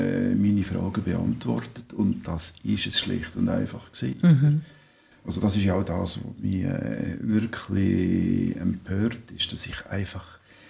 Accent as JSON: {"language": "German", "country": "Switzerland", "said": "Bei uns in der Schweiz ist das Volk die Regierung."}